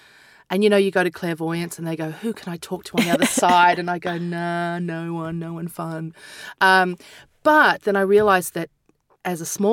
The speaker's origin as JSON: {"language": "English", "country": "Australia", "said": "Even to go to other cities is a long time"}